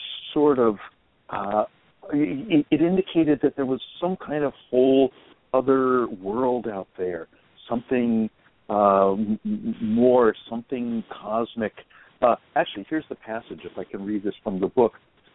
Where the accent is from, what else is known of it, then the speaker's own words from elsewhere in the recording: United States; It was just growing up in America and being presented by these wonderful spectacles on the screen.